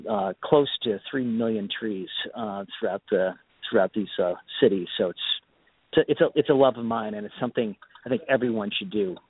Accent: Centerville, Ohio, United States; I grew up in Ohio, as I said, and I grew up in this place called Centerville, and where we planted trees in Centerville High School.

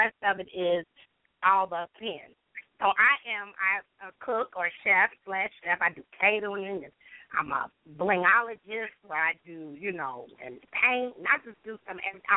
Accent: Dallas, Texas, United States; born there; now in Cincinnati, United States; I was born in Dallas, Texas, but I live in Cincinnati, Ohio.

